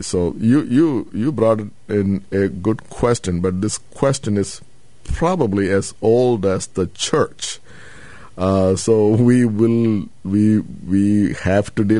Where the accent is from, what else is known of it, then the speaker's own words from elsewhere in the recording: India; I am on the faculty here, but I was born and raised in India, son of a Lutheran school teacher in India.